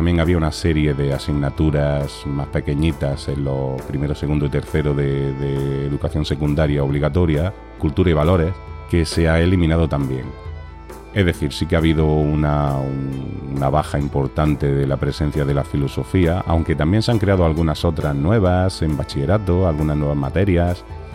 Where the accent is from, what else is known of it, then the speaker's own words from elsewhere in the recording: Granada, Andalusia, Spain; now in Catalonia, Spain; yo, siendo de Granada, siendo del sur de España, de Andalucía